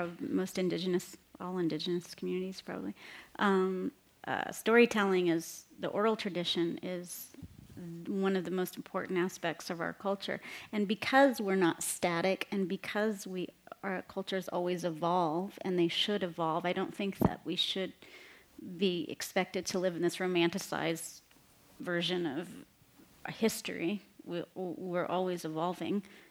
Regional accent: Norman, Oklahoma, United States; I did screen it in Oklahoma, my hometown in Oklahoma City. Oh, I'm from Norman, but close to Oklahoma City

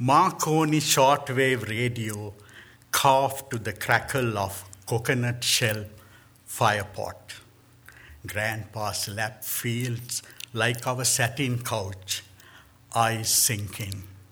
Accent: Sri Lanka; first language Sinhalese; English is a second language; It's written in my native tongue, Sinhalese. So since you don't understand it, I can say it was a fabulous poem. I thought you might like to hear what our language sounds like.

